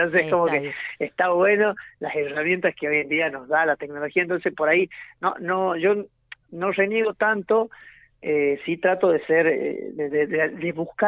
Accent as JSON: {"language": "Spanish", "country": "Argentina"}